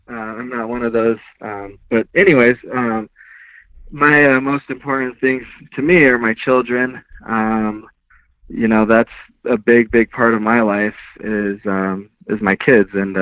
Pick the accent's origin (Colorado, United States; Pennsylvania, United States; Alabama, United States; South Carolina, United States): Colorado, United States; I'm from Colorado, grew up in Colorado, born and raised here.